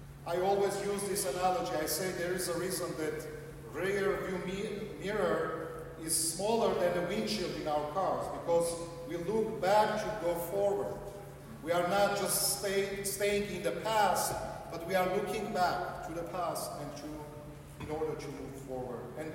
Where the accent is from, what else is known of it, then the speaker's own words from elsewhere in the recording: United States; as Armenian Christians, as American Armenians